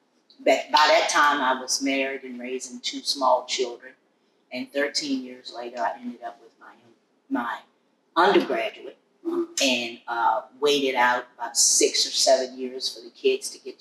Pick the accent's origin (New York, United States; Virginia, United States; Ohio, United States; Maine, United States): Virginia, United States; Amherst County; So I grew up in Amherst County.